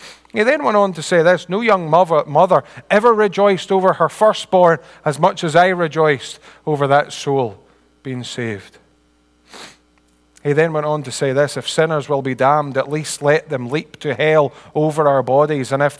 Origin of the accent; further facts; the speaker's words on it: Dumfries, Scotland, United Kingdom; he worked down in the Solway Firth, where I grew up, actually. I grew up down near Dumfries. I was born down there.